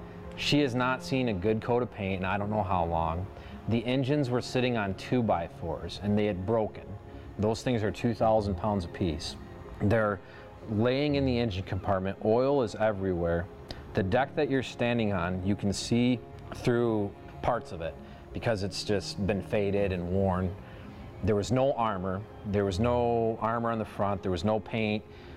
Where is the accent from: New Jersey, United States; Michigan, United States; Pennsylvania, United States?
Michigan, United States; Muskegon; Born and raised in Muskegon, Michigan. MCC graduate and Grand Valley graduate.